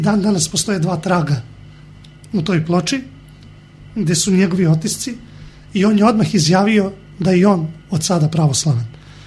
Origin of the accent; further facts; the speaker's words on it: Belgrade, Serbia; now in Pirot, Serbia; pošto sam došao iz Beograda, ja sam prvi put to video ovde i to zaista nema nigde u Srbiji